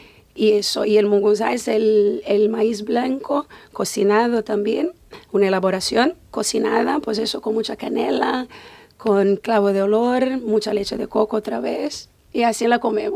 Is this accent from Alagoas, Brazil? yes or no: no; Bahia, Brazil; vengo de Bahía, y bueno, y es eso, nosotros estamos muy familiarizados con estas recetas